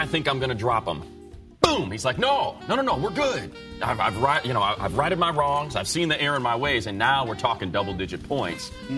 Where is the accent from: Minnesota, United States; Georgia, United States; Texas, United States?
Texas, United States; accent: Texas; I don't know what happened to my Texas accent. It disappeared.